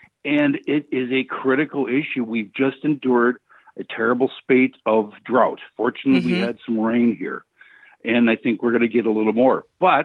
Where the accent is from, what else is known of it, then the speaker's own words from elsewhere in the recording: Milwaukee, Wisconsin, United States; I'm from Milwaukee. I grew up around El Verno College. So I grew up in a spit of greenfield surrounded by Milwaukee.